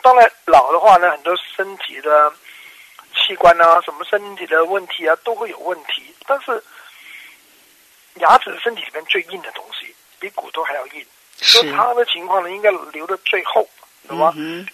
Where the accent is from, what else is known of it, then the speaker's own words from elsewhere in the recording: China; 我们中国人啊，特别有些观念觉得，哎，老了就该掉牙